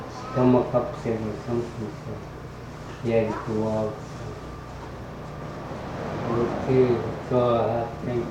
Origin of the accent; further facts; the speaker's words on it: Old Harbor, Alaska, United States; also born or lived in Woody Island; We're from Old Harbor.